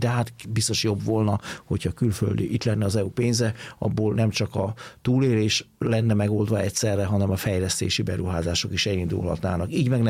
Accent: Hungary; de mi magyarok vagyunk, tehát nekünk mások a szabályok

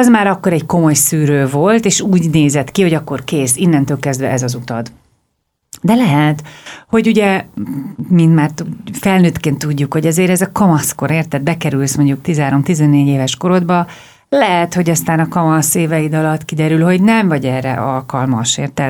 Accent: Vác, Pest, Hungary; Én Vácról jöttem, de az mindegy is.

